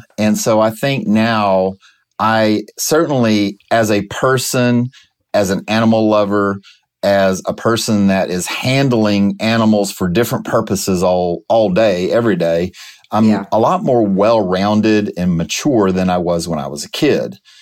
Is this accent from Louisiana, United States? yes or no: yes; DeVille, Louisiana, United States; also born or lived in Texas City, United States; I was born further south in Texas City in Texas, but I was pretty much raised in the swamps of Louisiana. My dad moved us to DeVille, Louisiana back in 1972.